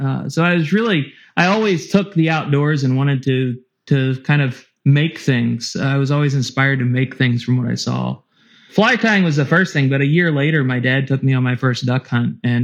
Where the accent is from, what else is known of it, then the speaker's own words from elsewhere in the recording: Salisbury, Maryland, United States; Right in the middle of the Eastern Shore of Maryland, just outside of Salisbury.